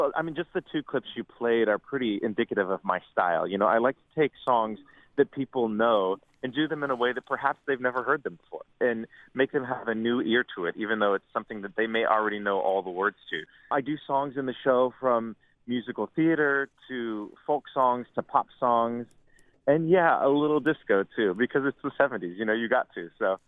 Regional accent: Austin, Texas, United States; Growing up in Austin, Texas, you know, we had so much access to live music, whether it was blues or country or bluegrass.

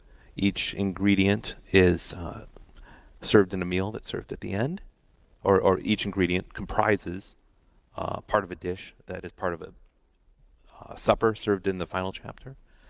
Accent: Midwest, United States; now in Hollywood, United States; I woke up every morning thinking about the Midwest and unlocking some of the puzzles that my upbringing created for me.

